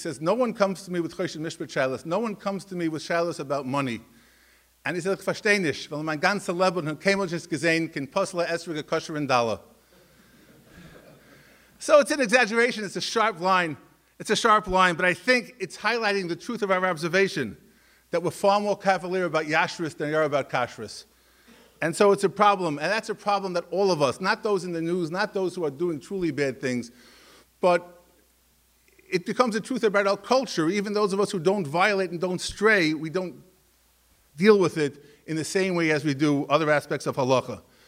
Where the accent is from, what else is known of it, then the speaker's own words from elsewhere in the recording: Borough Park, New York, United States; I grew up in Borough Park on 56th Street, around the corner from Rav Big Space Medrash.